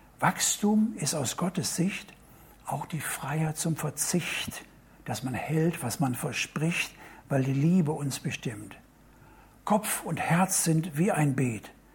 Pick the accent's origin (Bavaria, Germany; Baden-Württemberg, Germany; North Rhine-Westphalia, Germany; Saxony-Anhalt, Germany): North Rhine-Westphalia, Germany; Duisburg; Bei uns in Duisburg fing eine Arbeit